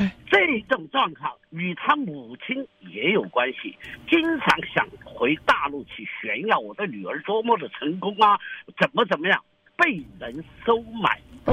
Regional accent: China; now in United States; 因为我们来自共产独裁国家，

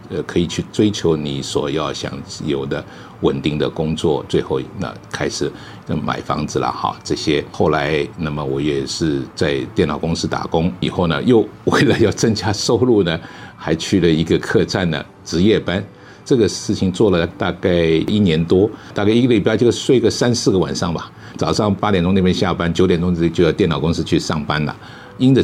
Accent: Shanghai, China; now in United States; St. Gabriel 的市长，我是生在上海长在上海，上海交通大学毕业。

